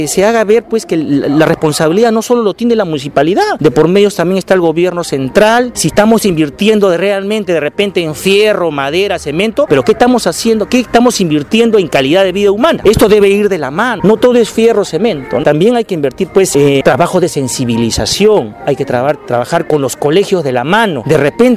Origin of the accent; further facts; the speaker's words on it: Peru; a veces nos olvidamos que somos peruanos